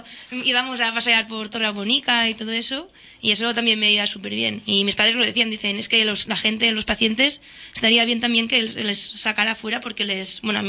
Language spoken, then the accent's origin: Spanish; Catalonia, Spain; porque yo soy del Valle Occidental.